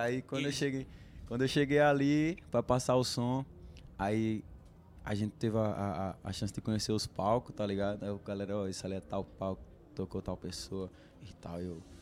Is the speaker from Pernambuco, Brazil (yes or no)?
yes; Pernambuco, Brazil; Porque como eu vim do sertão de Pernambuco, né, ele queria passar... Um pouco do retrato que é Pernambuco.